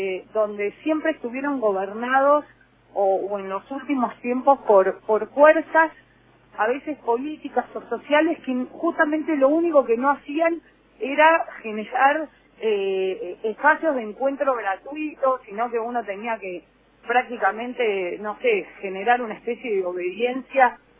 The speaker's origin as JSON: {"language": "Spanish", "country": "Argentina", "said": "a mí desde lo como argentina me alegra muchísimo, porque si bien no soy jujeña"}